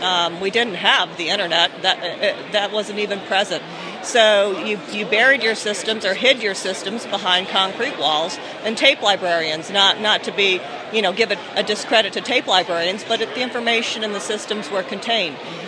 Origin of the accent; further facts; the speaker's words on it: Michigan, United States; also born or lived in Arizona / Florida; I grew up in Michigan, lived in Arizona, and now live in Florida.